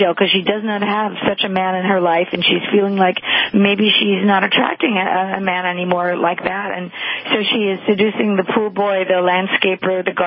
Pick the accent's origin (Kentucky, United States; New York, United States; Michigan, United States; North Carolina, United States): New York, United States; Well, actually, I'm from New York, and I'm calling you from New York. New York is my home, and I grew up in New York.